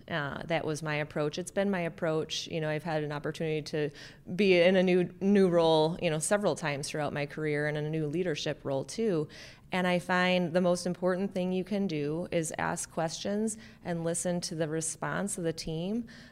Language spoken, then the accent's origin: English; Michigan, United States; Yeah, I grew up in southeastern Michigan.